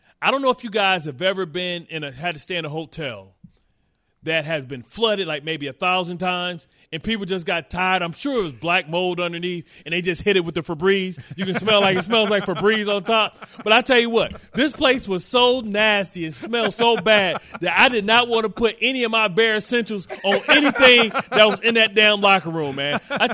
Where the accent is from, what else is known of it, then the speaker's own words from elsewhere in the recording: Detroit, Michigan, United States; People didn't know I was from Detroit.